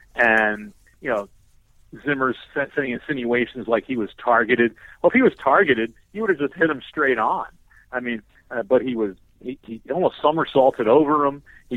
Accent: St. Louis, Missouri, United States; Well, when it because I'm from St. Louis.

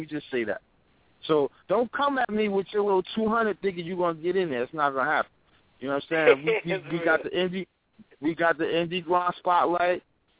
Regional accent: Irvington, New Jersey, United States; I'm from Irvington, from Newark, New Jersey, and I don't play that.

